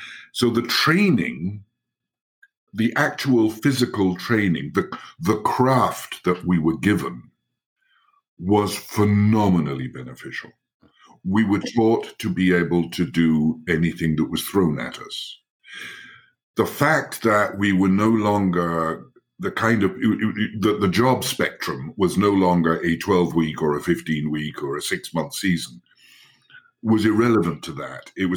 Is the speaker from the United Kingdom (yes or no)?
yes; Isle of Wight, South East England, United Kingdom; Yes, I grew up on the Isle of Wight. Mm-hmm. It wasn't where I was born, mm-hmm. but it was where I grew up.